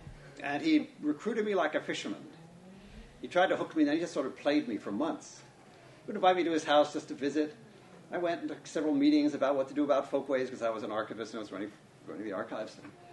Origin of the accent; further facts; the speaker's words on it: New York City, New York, United States; I grew up in New York City in exactly the same year that Moses Ash was working in.